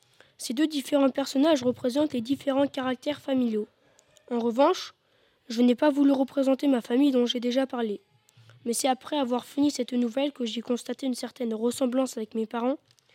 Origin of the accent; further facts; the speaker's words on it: Normandy, France; j'ai passé mon enfance en Normandie et je les ai côtoyés